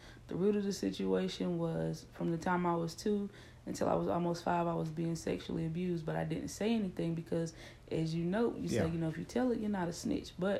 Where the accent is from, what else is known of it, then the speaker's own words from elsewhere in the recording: the South, United States; And then I'm from the South, and I'm from one of those kind of families, like what goes on in this house stays in this house.